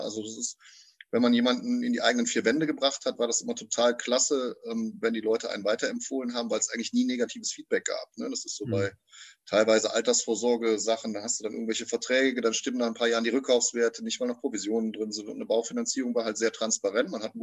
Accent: Leverkusen, North Rhine-Westphalia, Germany; 39 Jahre alt, aus Leverkusen zwischen Köln und Düsseldorf im wunderschönen Rheinland in Nordrhein-Westfalen.

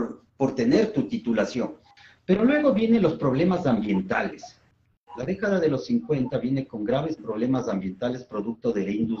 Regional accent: Quito, Pichincha, Ecuador; Yo vengo de Quito

